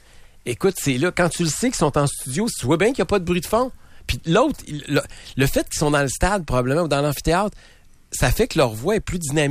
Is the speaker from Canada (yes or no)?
yes; Quebec, Canada; Je veux l'écouter en français. Je suis québécois.